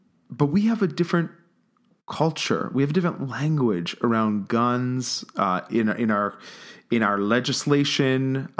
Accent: Toronto, Ontario, Canada; I lived in Toronto for the past 10 years before moving out here to the West Coast.

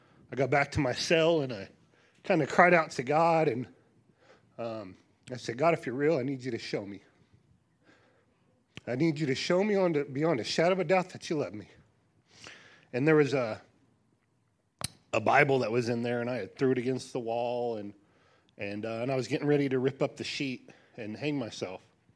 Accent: Oklahoma, United States; I'm from Oklahoma as well.

